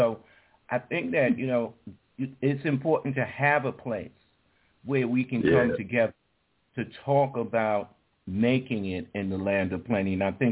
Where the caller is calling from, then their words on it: New York City, New York, United States; I'm calling from New York City.